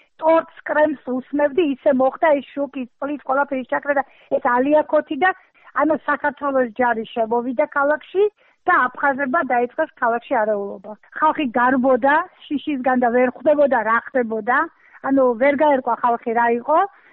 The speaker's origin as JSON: {"language": "Georgian", "town": "Sukhumi", "region": "Abkhazia", "country": "Georgia", "tie": "born or raised there", "moved": "as an adult", "lives_now": "Zugdidi, Georgia", "said": "ეს კარუსელები და ეს არის მთელი ჩემი ბავშვობა. დღეს ამ ჩვენს ბავშვებს ეს ფუფუნება არ აქვთ, ზუგდიდში განსაკუთრებულად. და სოხუმში ეს შესაძლებლობა იყო, ყოველი დღე იყო დღესასწაული."}